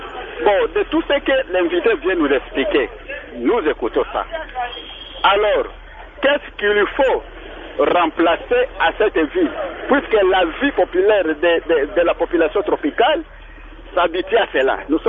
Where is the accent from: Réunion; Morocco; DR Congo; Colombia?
DR Congo; Bandundu, Kwilu; Mais aujourd'hui, je veux vous dire qu'il y avait une sensibilisation là chez nous, à Bandundouville.